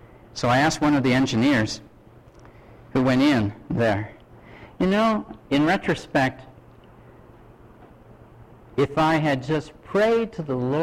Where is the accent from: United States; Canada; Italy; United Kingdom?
Canada; Well, sir, I come from Canada.